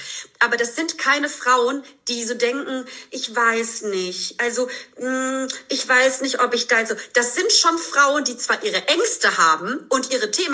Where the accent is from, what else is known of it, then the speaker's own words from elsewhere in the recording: Rhineland-Palatinate, Germany; Ich bin aus dem Ahrtal. Es ist hier meine Heimat.